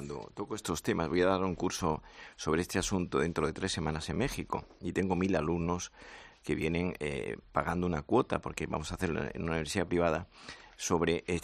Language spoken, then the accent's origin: Spanish; Andalusia, Spain; now in Madrid, Spain; yo soy andaluz, pero llevo media vida en Madrid.